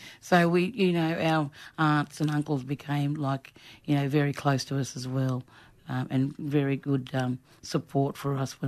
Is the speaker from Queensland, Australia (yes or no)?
yes; Dirranbandi, Queensland, Australia; But I think when we grew up in Dirranbandi, because we were always on properties, the eldest ones were all able to go to boarding schools.